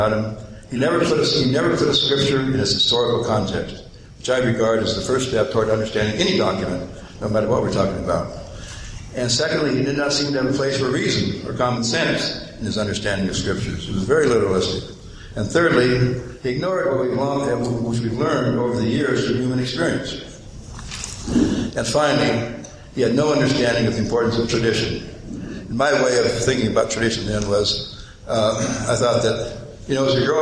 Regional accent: Flint, Michigan, United States; I never heard of such a thing as a child growing up in Flint, Michigan, elsewhere.

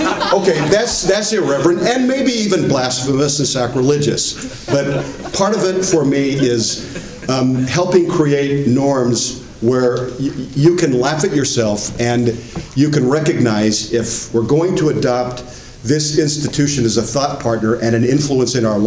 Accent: Bountiful, Utah, United States; when I grew up in Bountiful

